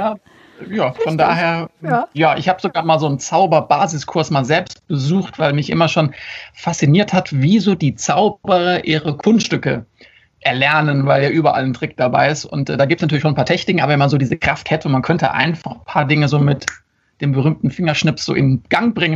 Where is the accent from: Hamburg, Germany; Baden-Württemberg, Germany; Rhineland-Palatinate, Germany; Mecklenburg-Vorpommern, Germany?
Rhineland-Palatinate, Germany; Mainz; Ich bin aber so als Mainzer natürlich gewohnt, Rosenmontag, entweder auf dem Umzug zu sein, in der Stadt zu sein